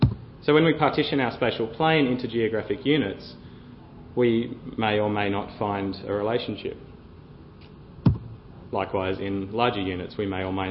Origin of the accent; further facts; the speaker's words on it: Melbourne, Victoria, Australia; we used data from Melbourne, which is in Australia, it's my hometown.